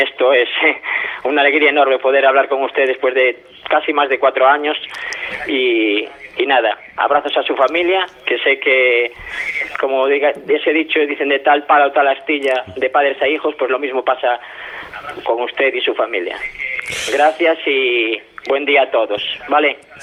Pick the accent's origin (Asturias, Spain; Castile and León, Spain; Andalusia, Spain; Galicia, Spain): Galicia, Spain; A Coruña; porque siendo coruñés